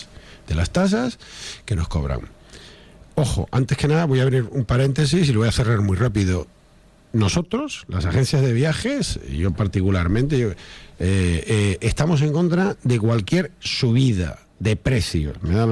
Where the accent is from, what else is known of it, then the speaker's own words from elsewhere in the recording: Canary Islands, Spain; como canario que soy, como empresario de esta, pequeño empresario de esta comunidad